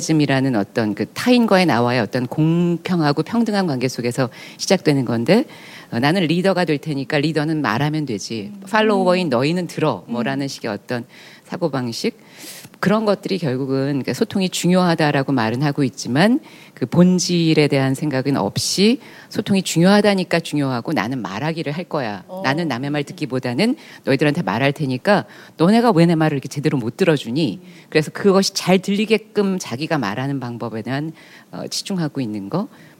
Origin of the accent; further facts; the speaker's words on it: Seoul, South Korea; 저도 강북 사람이라 강 넘어 잘 안 와요 강 건너서